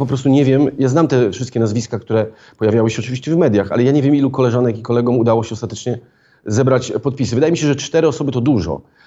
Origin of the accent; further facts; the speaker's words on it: Szczecin, West Pomeranian Voivodeship, Poland; Ja jestem ze Szczecina.